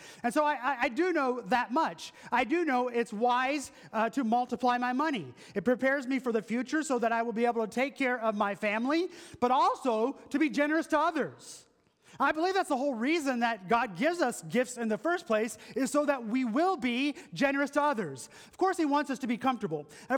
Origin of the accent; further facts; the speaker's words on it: the South, United States; My grandfather was a Pentecostal pastor for 3 years, and I grew up in the South